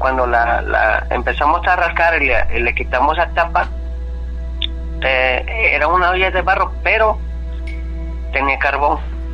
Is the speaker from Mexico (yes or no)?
yes; Veracruz, Mexico; yo soy originario de Veracruz.